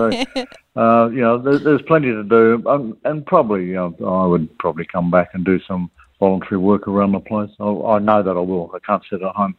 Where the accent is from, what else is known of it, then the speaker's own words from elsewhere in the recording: Collie, Western Australia, Australia; But back into my hometown, Collie, because we have a stable workforce in the mining industry, we haven't felt anywhere near the pressures that other towns have.